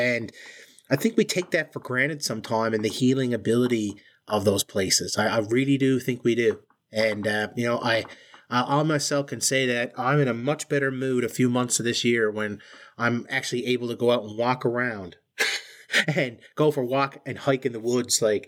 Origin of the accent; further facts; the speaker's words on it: Canada; I'm Canadian.